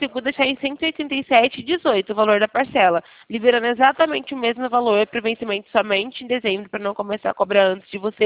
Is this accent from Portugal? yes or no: no; São Paulo, Brazil; Isso, mas eu sou daqui do interior de São Paulo, eu não sou do Rio.